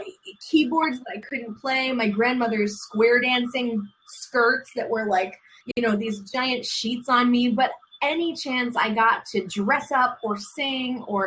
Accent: New Jersey, United States; And I was only taking one class, and I'm from Jersey, and I went to school in Jersey.

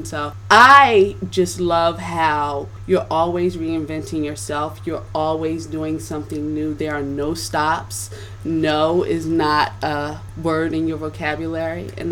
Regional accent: Philadelphia, Pennsylvania, United States; now in Los Angeles, United States; I'm from Philadelphia. If I was still there, oh, things would be done with my eyes closed

